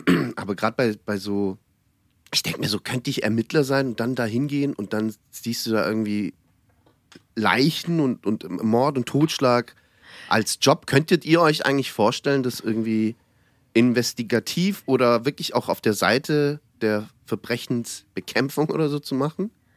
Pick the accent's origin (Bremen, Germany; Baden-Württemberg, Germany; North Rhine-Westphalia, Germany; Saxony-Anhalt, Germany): Baden-Württemberg, Germany; Genau, die, weil aus Heidenheim, Steinheim und ich komme ja eigentlich aus der Gegend.